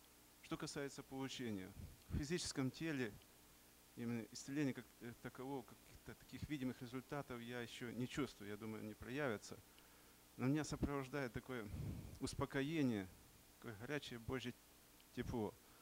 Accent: Chernivtsi, Chernivtsi Oblast, Ukraine; я с Украины, с Черновцов.

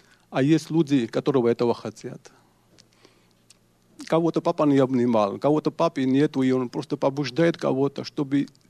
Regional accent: Georgia; Russian is a second language; вы знаете, что я из Грузии, у меня грамматика русская нету, я знаю разговорный русский язык

